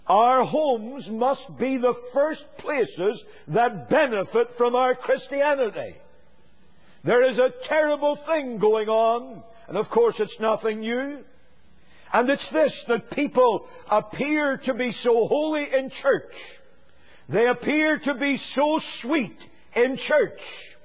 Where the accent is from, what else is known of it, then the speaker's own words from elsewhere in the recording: Ireland; I come from Ireland where we fiddle. We don't violinize.